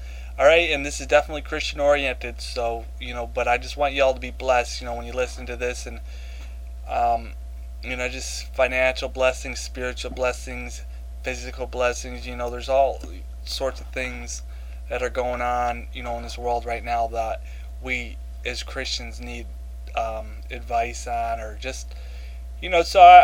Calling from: Newark, New Jersey, United States; I'm podcasting from Newark, New Jersey

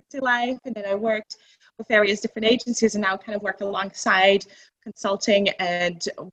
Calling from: North Tyneside, North East England, United Kingdom; So today I'm tuning in from North Tyneside in United Kingdom. It's a tiny little port town next to the Newcastle in Northeast.

